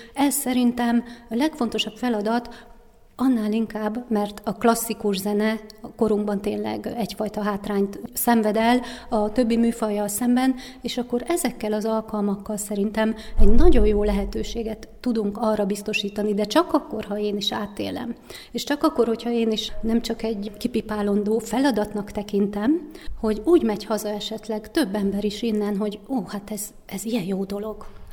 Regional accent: Nyíregyháza, Szabolcs-Szatmár-Bereg, Hungary; now in Miskolc, Hungary

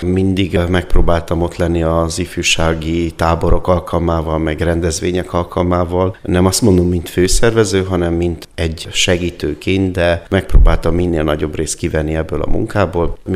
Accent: Carei, Satu Mare County, Romania; Nagykárai születésű vagyok, hát ez a határtól körülbelül 17 kilométerre található. Ott születtem egy kisvárosban, Károly grófoknak a kastélye található a város közepén. ebből a városból indultam el.

